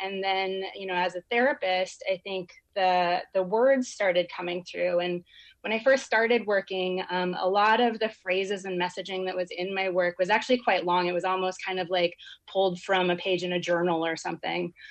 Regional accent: Juneau, Alaska, United States; And I grew up here in Juneau, left for a long time, didn't ever expect to be here as an adult, but here I am.

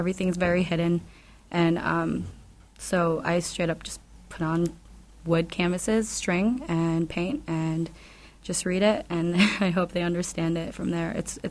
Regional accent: Juneau, Alaska, United States; I've had shows in Las Vegas and while I was in school, but it's pretty cool to do it here in my hometown.

